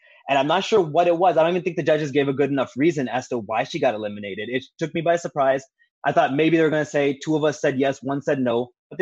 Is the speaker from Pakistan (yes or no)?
yes; Pakistan; moved away; You know, what's weird is being a Pakistani immigrant, I should not love worship songs as much as